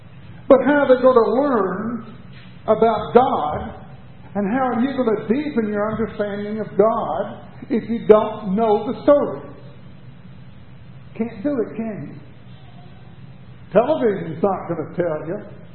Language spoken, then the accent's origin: English; Chattanooga, Tennessee, United States; I was raised in the Cumberland Presbyterian Church. First Cumberland Presbyterian in Chattanooga. And then when we moved, I went to Westminster Presbyterian.